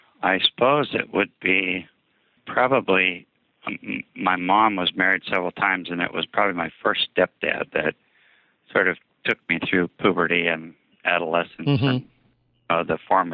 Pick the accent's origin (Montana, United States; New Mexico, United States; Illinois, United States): Montana, United States; moved away as an adult; also born or lived in Wyoming; now in Olympia, United States; No, actually, I was raised in Montana and Wyoming, and I came to Washington right out of high school to attend the University of Washington.